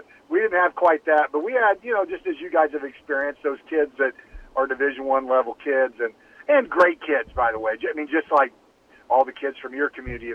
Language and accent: English; Greensburg, Indiana, United States; also born or lived in Evansville; I grew up in Greensburg and the eastern side of the southern part of the state, but I was actually born down in Evansville.